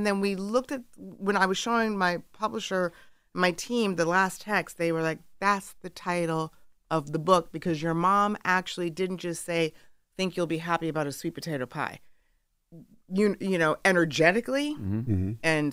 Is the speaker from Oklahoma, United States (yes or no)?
no; New York, United States; You know, I was like, okay, so I'm a New Yorker.